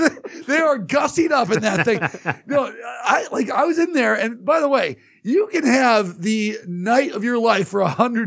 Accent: Costa Mesa, California, United States; I grew up in Costa Mesa, but I went to high school in a neighboring town called Newport Beach, California, where people are loaded.

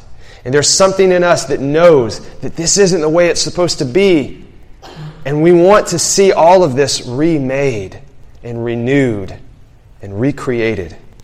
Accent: Alabama, United States; so I'm a small town guy. And my wife, Leah, is a big city girl. She was born and raised in Houston. So when I got married to her, like, imagine if I had said to her, okay, Leah, we're married now, so we're going to pack our bags and we're going to move back to small town rural Alabama.

